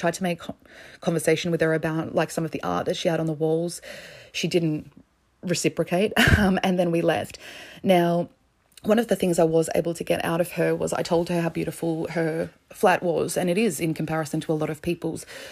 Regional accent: Australia; yes, I'm from Australia and we have a form of socialized healthcare

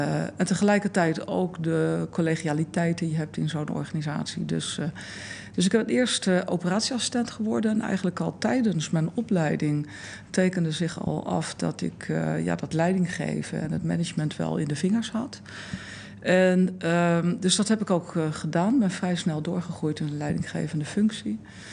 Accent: The Hague, South Holland, Netherlands; Ja, gek genoeg of grappig genoeg is dat in Den Haag, waar ik nu weer ben teruggekeerd. Ik kom hier uit Den Haag, uit het Transvaalkwartier. En daar heb ik ook in de Schilderswijk, die een slechte naam heeft, op school gezeten.

